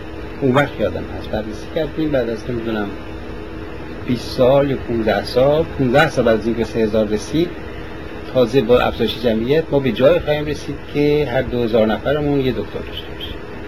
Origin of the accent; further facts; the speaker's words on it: Iran; moved away; وقتی که از ایران اومدیم بیرون